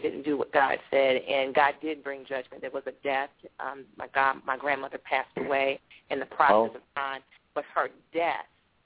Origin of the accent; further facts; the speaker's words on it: Greenburgh, New York, United States; I am originally from New York. I have come from a place, a little town like Bethlehem, just place called Greenberg, New York, and Westchester outside of the city